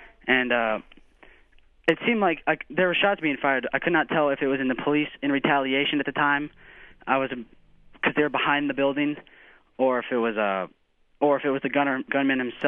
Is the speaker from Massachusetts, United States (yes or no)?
no; Windsor, Virginia, United States; I'm from Windsor, Virginia, which is a town in southeast Virginia.